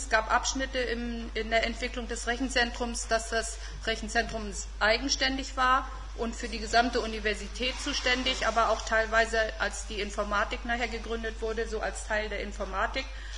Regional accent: Warin, Mecklenburg-Vorpommern, Germany; born there; bin ich auch in Varin geboren und bin in Brühl zur Schule gegangen.

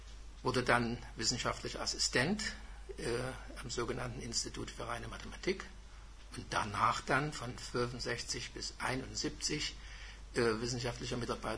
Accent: Bärwalde, Saxony, Germany; Ich bin Jahrgang 1937, bin geboren in Bärwalde. Das ist ein kleiner Ort mit heute vielleicht 200 Einwohnern in Sachsen, wie Sie vielleicht unschwer hören können. Bin dort 1943 zur Schule gekommen

